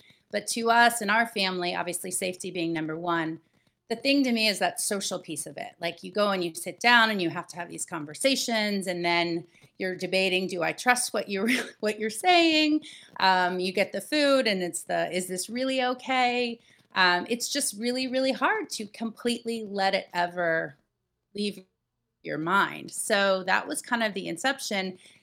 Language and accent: English; Florida, United States; also born or lived in Philadelphia; So essentially I grew up in Florida by way of Philadelphia, but I spent most of my childhood in Florida.